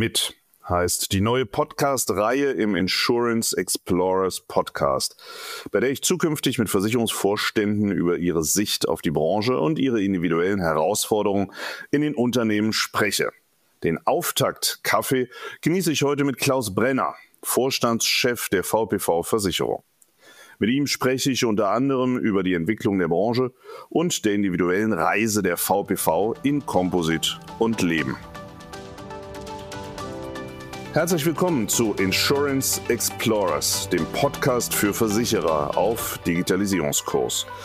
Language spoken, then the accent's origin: German; Berlin, Germany; ich bin gebürtiger Berliner und damit natürlich Herthaner, leidender Herthaner.